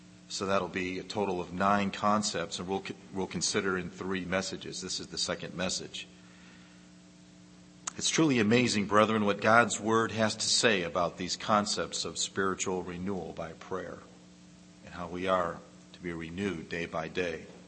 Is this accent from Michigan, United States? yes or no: yes; Detroit, Michigan, United States; It's always nostalgic when I come here because, you know, I'm from the Detroit area.